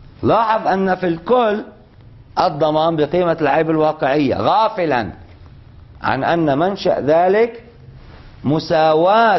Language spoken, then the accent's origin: Arabic; Lebanon; مش يعني مثل عندنا بلبنان بالدولار نقدنا الغالب والدولار